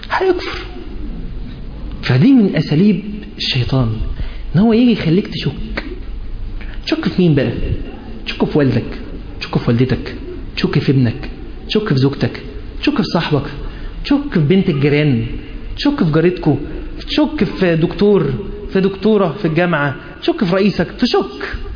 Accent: Egypt; احنا كمصريين

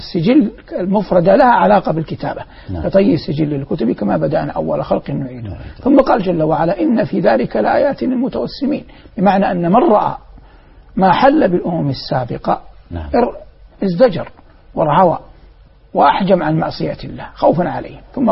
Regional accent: Saudi Arabia; now in Doha, Qatar; أن أكون في بلد الثاني الدوحة مع اعتزازي العظيم وإجلالي الكبير لبلدي الأم ووطني الغالي المملكة العربية السعودية

